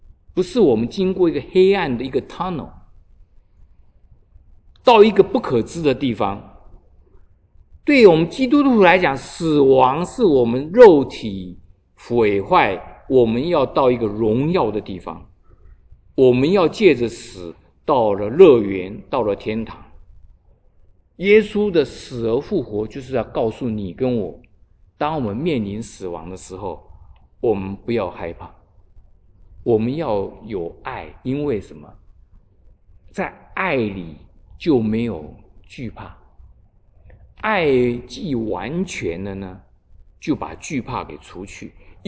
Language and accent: Chinese; China; 我们中国人的观念啊，吃吃喝喝。